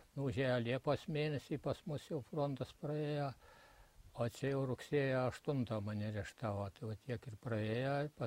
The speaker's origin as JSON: {"language": "Lithuanian", "town": "Narvaišiai", "region": "Utena County", "country": "Lithuania", "tie": "born there", "said": "gimęs 1927 metais. Gimiau Narvaišių kaime, Užpalių valsčiuje, Utenos apskrityje."}